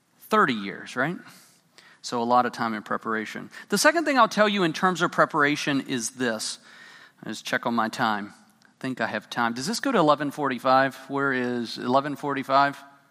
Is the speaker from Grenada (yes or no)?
no; Puerto Rico; I grew up in Puerto Rico.